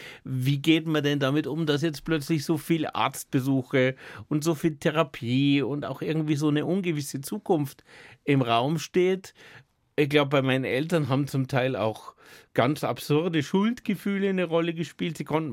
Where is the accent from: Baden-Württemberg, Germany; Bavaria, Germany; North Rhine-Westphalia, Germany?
Bavaria, Germany; Ich bin in Niederbayern groß geworden, habe aber die etwas ungewöhnliche dialektale Situation zu Hause gehabt, dass meine Mutter Niederbayerin war. Und mein Vater Badener aus dem Schwarzwald, was bei mir eine sehr seltsame Dialektmischung ergeben haben muss